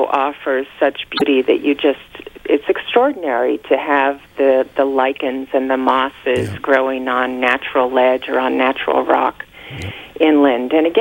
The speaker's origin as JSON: {"language": "English", "town": "Cincinnati", "region": "Ohio", "country": "United States", "tie": "born or raised there", "said": "You know, growing up in Cincinnati, there is not salt water."}